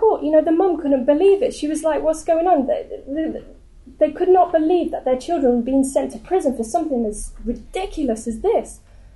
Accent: England, United Kingdom; And I was ashamed as an English person that this was happening in a fucking democracy.

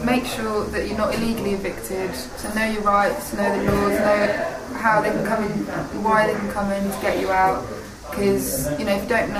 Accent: London, United Kingdom; I'm from London

